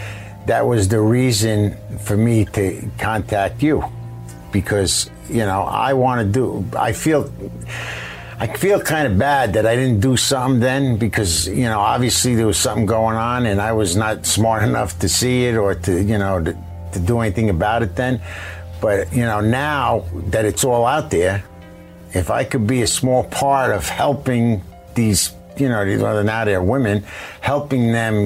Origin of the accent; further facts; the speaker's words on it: New Jersey, United States; Now, I'm from New Jersey. I know the area.